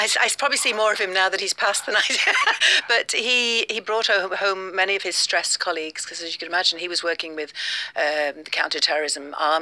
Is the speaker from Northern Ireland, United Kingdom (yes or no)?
no; Peterborough, East of England, United Kingdom; born there; I was born in Peterborough in East Anglia.